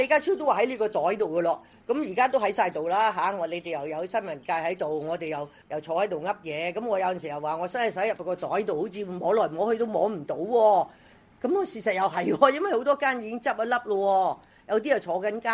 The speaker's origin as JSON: {"language": "Cantonese", "country": "Hong Kong", "said": "我哋香港人"}